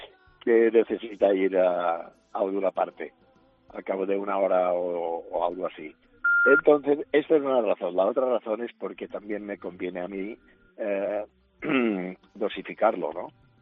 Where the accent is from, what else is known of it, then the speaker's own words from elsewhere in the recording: Palma, Balearic Islands, Spain; Los conciertos que hago en mi tierra siempre me imponen demasiado.